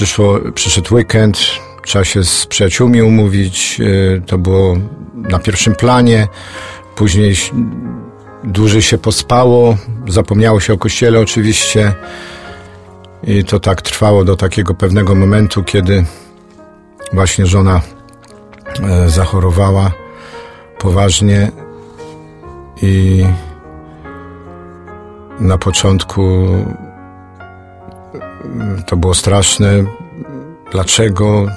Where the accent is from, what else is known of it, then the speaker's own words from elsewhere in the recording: Racibórz, Silesian Voivodeship, Poland; Urodziłem się w rodzinie chrześcijańskiej, katolickiej w Raciborzu.